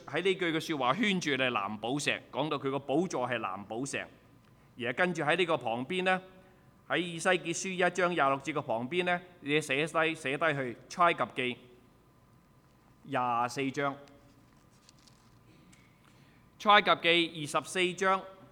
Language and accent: Cantonese; Guangdong, China; 我們中國人、廣東人寫個詩歌出來